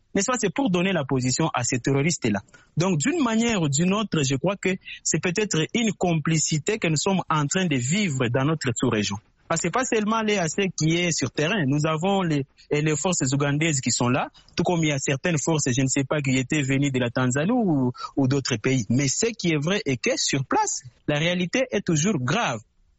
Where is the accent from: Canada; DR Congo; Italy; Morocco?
DR Congo; ici chez nous en RDC